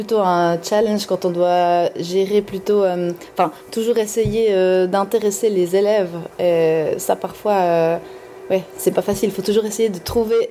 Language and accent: French; Sion, Valais, Switzerland; Alors, dans mon enfance, j'ai vécu en Valais, plus particulièrement à Sion. Oui, j'ai passé toute mon enfance là-bas avant de venir dans le canton de Vaud.